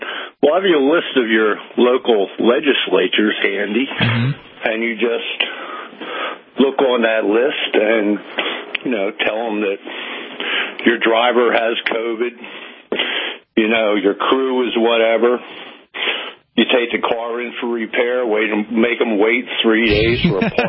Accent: Pennsylvania, United States; I'm from Pennsylvania, and you know what's been going on with the voting in Pennsylvania.

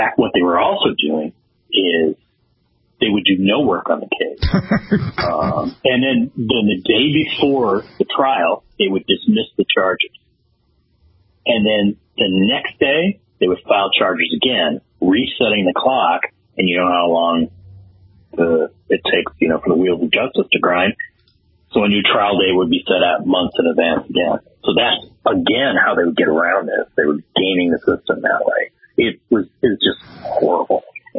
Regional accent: St. Louis, Missouri, United States; I'm from St. Louis, and I was actually there last weekend for a wedding.

